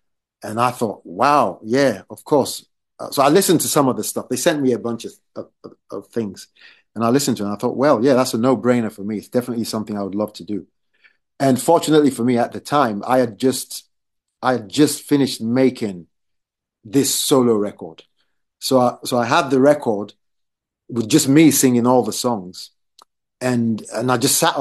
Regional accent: Nigeria; I grew up in Nigeria.

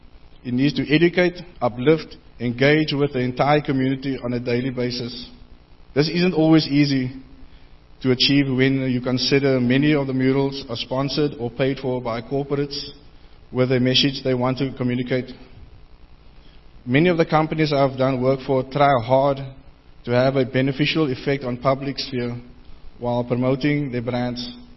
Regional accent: Cape Town, Western Cape, South Africa; I was born and raised on the Cape Flats. And so as many as you know, being born in the 70s, yeah, I'm not as young as I used to be.

